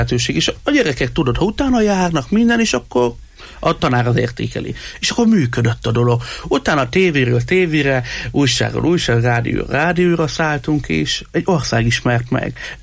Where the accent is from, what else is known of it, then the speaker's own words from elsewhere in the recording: Miskolc, Borsod-Abaúj-Zemplén, Hungary; én a Miskolci gyermekvárosban nőttem fel